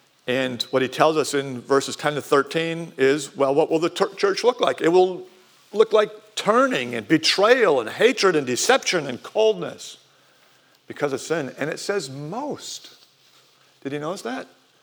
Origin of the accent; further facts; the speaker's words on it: Milwaukee, Wisconsin, United States; But, you know, it's still pretty theoretical for a kid growing up in Milwaukee